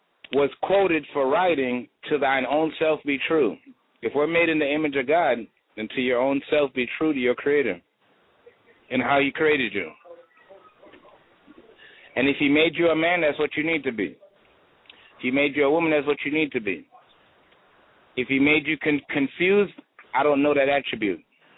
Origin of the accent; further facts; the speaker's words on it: Jamaica; Cherokee Indian, Irish, Jewish, and British. Well, I should say Anglo-Saxon. So I have 7 different nationalities running in my blood, and I'm from Jamaica.